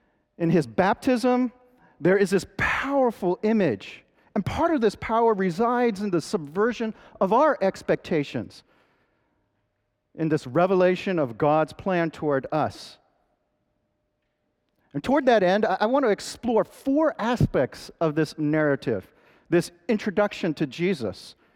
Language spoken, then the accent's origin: English; the North, United States; Now, I'm a Northerner, and as we were dating, which I never expected to date a Texan